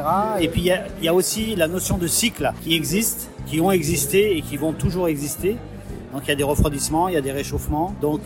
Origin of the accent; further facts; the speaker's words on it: Chamonix, Auvergne-Rhône-Alpes, France; Moi je suis de Chamonix par exemple